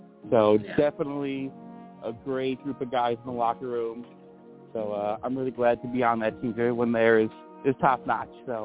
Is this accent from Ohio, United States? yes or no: no; Illinois, United States; No, I've always been in Illinois, but I definitely do plan on leaving here. Plans probably either move to Florida.